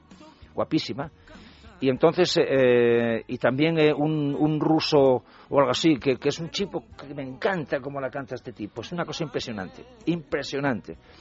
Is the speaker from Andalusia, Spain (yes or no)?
no; Gijón, Asturias, Spain; fui el pregonero de las fiestas de Begoña de Gijón, que es mi pueblo